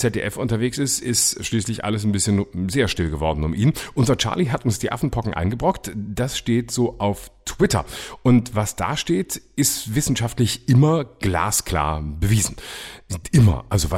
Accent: Baden-Württemberg, Germany; also born or lived in Freiburg; Und deshalb sage ich als Süddeutscher aus Baden-Württemberg, der viele Jahre in Freiburg gelebt hat

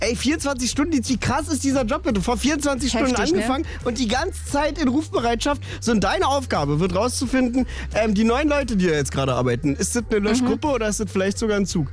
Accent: Teltow, Brandenburg, Germany; In Teltow, auch noch meine Heimat, wo ich groß geworden bin.

